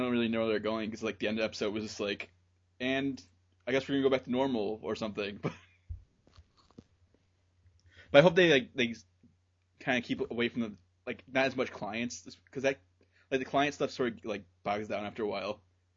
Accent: United States; It's all right. I'm American.

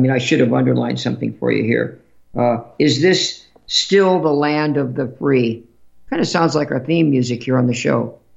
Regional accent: Manhattan, New York, United States; born there; my parents lived in Brooklyn, although I was born in Manhattan.

